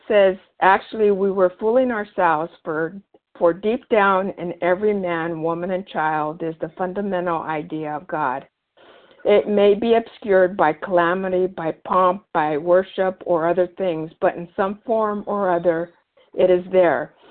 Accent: Los Gatos, California, United States; I'm from Northern California, Los Gatos.

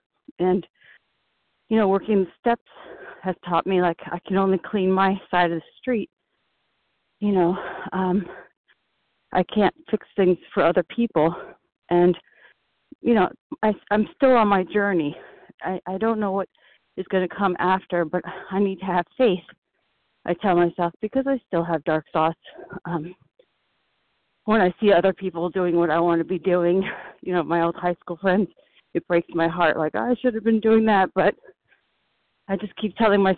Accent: New York, United States; compulsive overeater and bulimic. I'm from New York.

